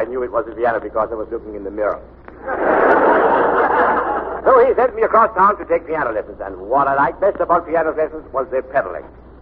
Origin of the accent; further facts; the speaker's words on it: Denmark; born there; English is a second language; I was born a baby in Denmark in the year 19... Let me see, 1 year before my first birthday. And we didn't have much money, and so I was born at home.